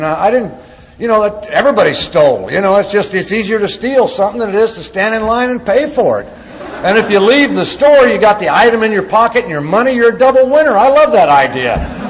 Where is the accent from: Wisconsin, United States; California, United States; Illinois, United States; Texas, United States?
Illinois, United States; that's the way it was for me growing up in Illinois.